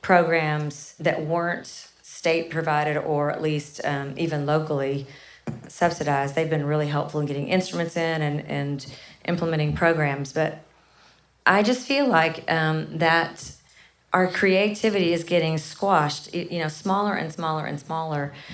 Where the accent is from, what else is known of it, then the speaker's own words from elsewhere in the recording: Kennett, Missouri, United States; So I'm from a really small town called Kennett, Missouri